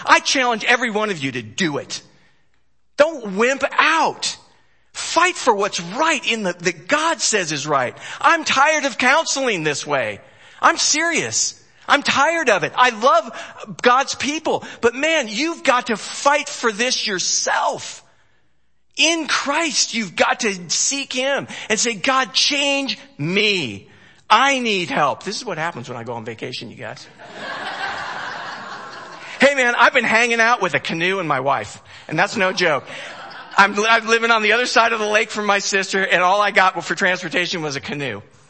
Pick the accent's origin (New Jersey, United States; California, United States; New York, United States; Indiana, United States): California, United States; I grew up right near the Watts riots and all that stuff.